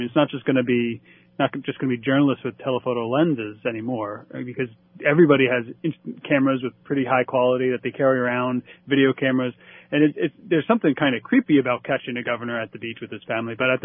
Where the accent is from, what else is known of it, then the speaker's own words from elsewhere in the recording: New Jersey, United States; I grew up in New Jersey, and I remember a couple trips where my friends and I would go down to Wildwood, which is the beach way down near toward the south of the state